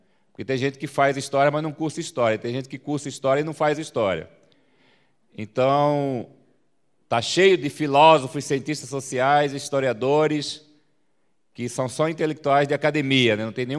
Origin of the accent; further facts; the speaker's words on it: Mato Grosso, Brazil; eu sou de Mato Grosso